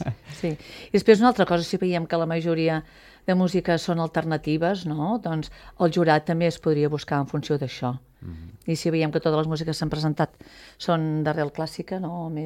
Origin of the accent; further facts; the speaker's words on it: Constantí, Catalonia, Spain; moved away as an adult; quan vaig arribar al poble, que fa 37 anys vaig arribar aquí, però sóc de Constantí, ara